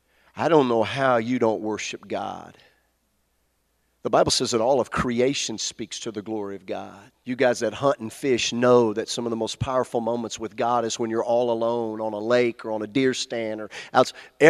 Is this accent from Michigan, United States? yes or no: no; Louisiana, United States; I'm Cajun. I'll come where you are.